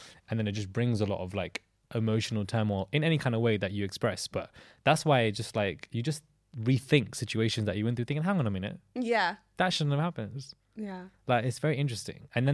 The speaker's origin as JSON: {"language": "English", "region": "London", "country": "United Kingdom", "tie": "born or raised there", "said": "So growing up in London as a child is very different as somebody who's ethnic and growing up somewhere else, obviously."}